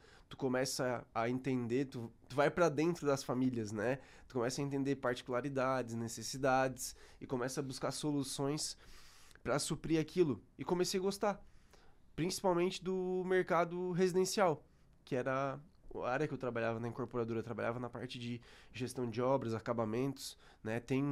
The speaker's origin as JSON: {"language": "Portuguese", "town": "Tubarão", "region": "Santa Catarina", "country": "Brazil", "tie": "born or raised there", "said": "tenho 32 anos, sou natural de Tubarão, Santa Catarina"}